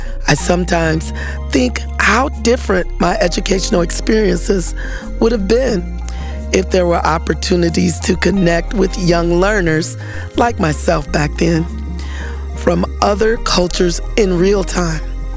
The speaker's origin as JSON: {"language": "English", "town": "Detroit", "region": "Michigan", "country": "United States", "tie": "born or raised there", "said": "I was born in Detroit, Michigan, and completed most of my public school years in Detroit as well."}